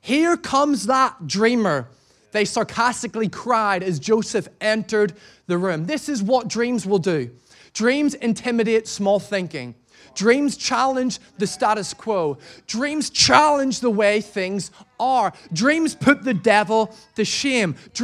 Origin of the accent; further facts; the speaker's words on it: United Kingdom; It's who we are as British people.